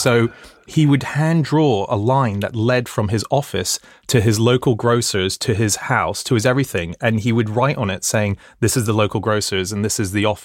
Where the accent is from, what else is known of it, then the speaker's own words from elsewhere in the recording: Hong Kong; I grew up in Hong Kong, which was a very bizarre place to grow up in.